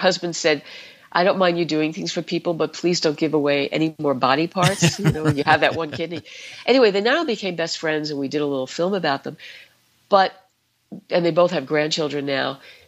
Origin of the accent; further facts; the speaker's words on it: Bronx, New York, United States; I could easily get back to talking like I talked in the Bronx